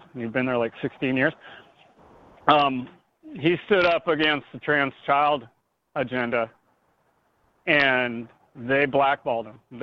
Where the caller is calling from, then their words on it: Summerville, South Carolina, United States; Somerville, South Carolina.